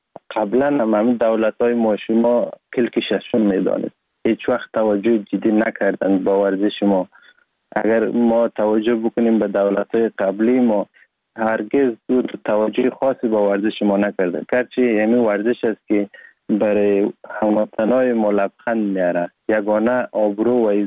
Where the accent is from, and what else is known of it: Sheberghan, Jowzjan, Afghanistan; born or raised there; also born or lived in Sar-e Pol